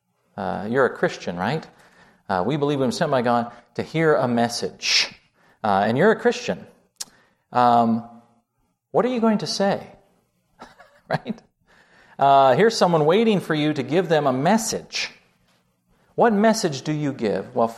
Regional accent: Canada; also born or lived in New Zealand; Growing up in Canada

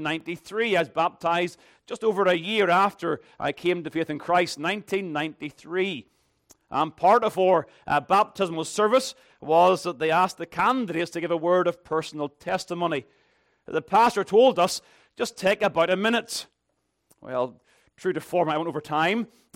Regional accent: Ballymena, Northern Ireland, United Kingdom; we were raised in the Baptist church in Ballymena.

